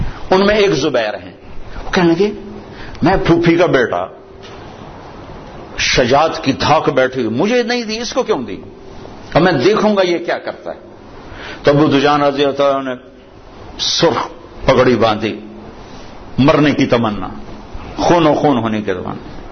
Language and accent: Urdu; Punjab, Pakistan; میں جو کہ پنجاب کا ہوں، دیہات کا ہوں